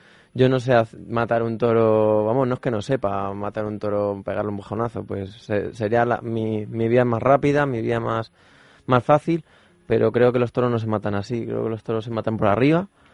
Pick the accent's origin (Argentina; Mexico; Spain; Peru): Spain; Me duele decirlo, que soy español y me cuesta mucho asimilarlo